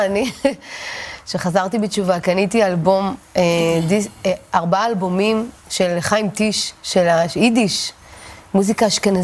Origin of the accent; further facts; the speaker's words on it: Ashkelon, Southern District, Israel; also born or lived in Gush Katif; לא, גדלתי באשקלון.